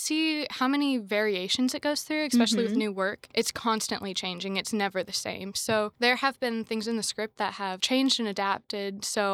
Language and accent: English; Knoxville, Tennessee, United States; So I grew up in Knoxville, Tennessee.